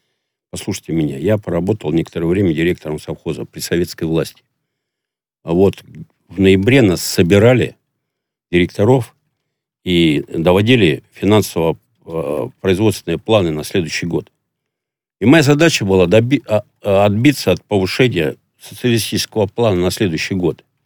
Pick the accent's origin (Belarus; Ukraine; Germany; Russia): Russia; Siberia; Вот я сам сибиряк, и не хочу при своей жизни ездить в Новосибирскую область, я в тайге родился